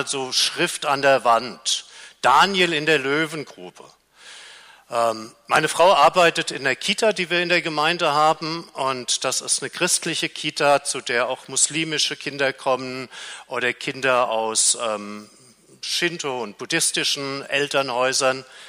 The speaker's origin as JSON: {"language": "German", "town": "Frankfurt", "region": "Hesse", "country": "Germany", "tie": "born or raised there", "also_born_or_lived": "Berlin", "said": "waren meine Frau und ich in Berlin Pastoren für etwa 20 Jahre. Ich komme aber ursprünglich aus Frankfurt und da war es eigentlich ganz schön, dass wir dann auch in meine Heimatstadt zurückkehren konnten."}